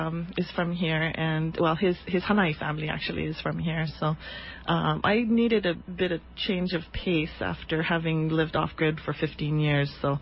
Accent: Hilo, Hawaii, United States; So I'm from Big Island. My great-grandmother's family is from Kapa'ahu, which is near Kalapana side. It's now actually covered in lava. I grew up in Hilo, attended local schools there, graduated from St. Joseph's

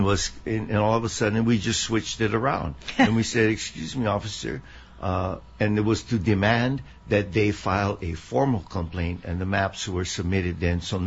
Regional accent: Hawaii, United States; sure, we come because we're Hawaiian, you know, our ancestors, we feel to practice our culture.

